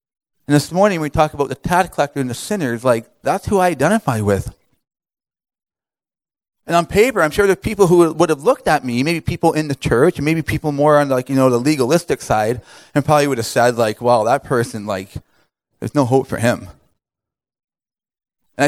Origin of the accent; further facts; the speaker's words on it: Toronto, Ontario, Canada; And growing up in Toronto, like, you have easy access to doing anything for the most part.